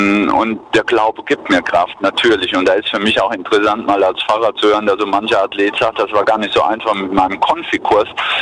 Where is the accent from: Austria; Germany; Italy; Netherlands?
Germany; für uns als Deutsche, Thema geteiltes Land, ist ja auch immer ein dankbarer Rückblick in unsere Vergangenheit